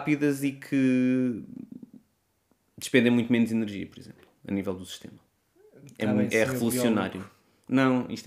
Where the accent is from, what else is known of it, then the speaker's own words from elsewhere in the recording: Portugal; não só a nível nacional para nós enquanto portugueses e portuguesas